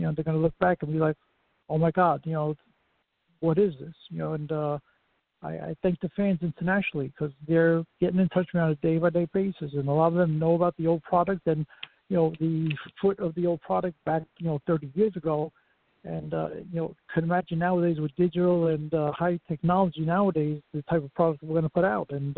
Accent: New York, United States; I mean, yeah, I'm from New York. We've done a lot of stuff all over New York City, Westchester, Rockland, all the five boroughs.

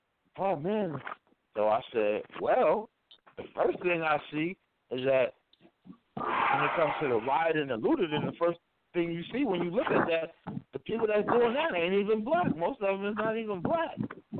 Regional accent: East Orange, New Jersey, United States; because I grew up in East Orange, too. I'm an Essex County product, man. Essex County, New Jersey. I mean, I ran through Newark, East Orange, Irvington, Orange, everything.

